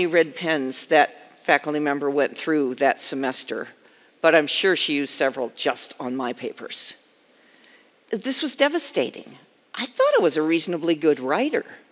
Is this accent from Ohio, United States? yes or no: yes; Dayton, Ohio, United States; I grew up in Dayton, we had ice hockey, not field hockey.